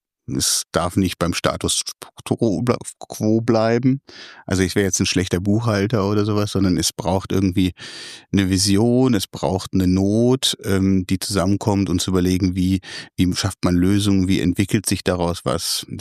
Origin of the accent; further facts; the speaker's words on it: Lower Saxony, Germany; now in Esslingen, Germany; Aus der Nähe von Celle, aus Niedersachsen.